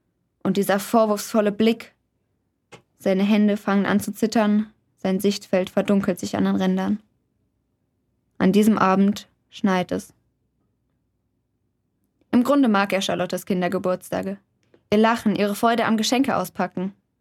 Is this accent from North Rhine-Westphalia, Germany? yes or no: no; Butzbach, Hesse, Germany; ich komme aus Butzbach, gehe da aufs Weidegymnasium